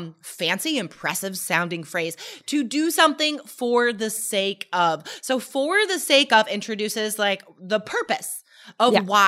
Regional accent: United States; And I'm like, as an American, that's annoying.

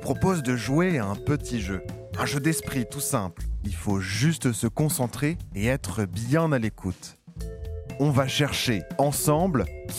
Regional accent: Scotland, United Kingdom; c'est mon pays d'origine, la chair de ma chair. Alors, vous avez trouvé ? Allez, tic-tac, tic-tac, tic-tac. Mais oui, mais c'est l'Écosse, bien sûr.

